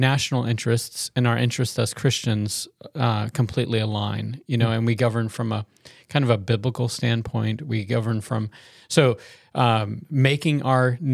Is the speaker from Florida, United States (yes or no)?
yes; Florida, United States; I'm from Florida, and I can count on just one hand how many times it's significantly snowed.